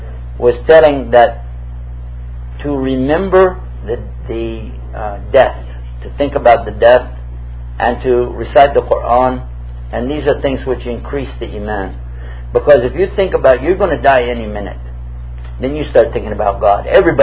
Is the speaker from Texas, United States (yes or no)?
yes; Houston, Texas, United States; also born or lived in San Antonio, United States / Dallas, United States; Actually, I grew up in Houston, moved to San Antonio, lived in Dallas, Fort Worth, Grand Prairie, Arlington, down in the valley, West Lecoq, Donna, Farr, McAllen.